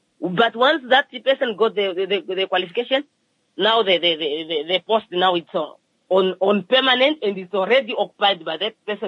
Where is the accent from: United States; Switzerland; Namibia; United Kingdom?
Namibia; Ohangwena; especially me, I'm from Angwena region.